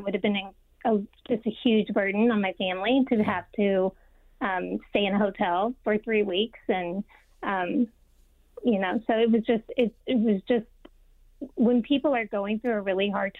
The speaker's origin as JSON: {"language": "English", "region": "Oklahoma", "country": "United States", "said": "And we're from Oklahoma, so D.C. is kind of a big change."}